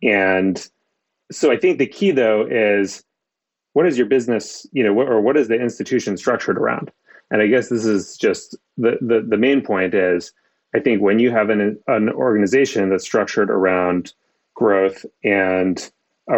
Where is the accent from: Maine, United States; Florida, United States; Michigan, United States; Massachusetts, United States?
Maine, United States; you know, in the town that I grew up in Maine